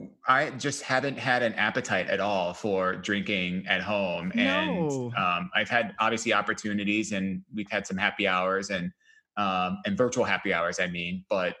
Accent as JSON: {"language": "English", "region": "Ohio", "country": "United States", "said": "So I'm Ohio and this one's Michigan."}